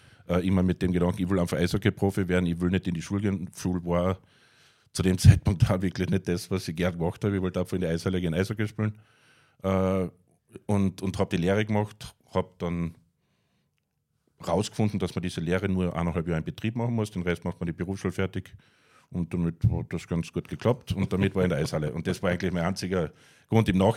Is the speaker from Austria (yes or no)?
yes; Austria; Und da bist halt einer, der nicht aus Kanada kommt, dann aus Österreich auch noch.